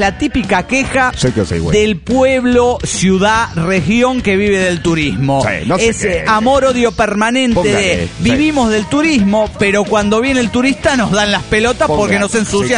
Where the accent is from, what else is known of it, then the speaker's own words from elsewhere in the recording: Guanajuato, Mexico; Yo soy de Guanajuato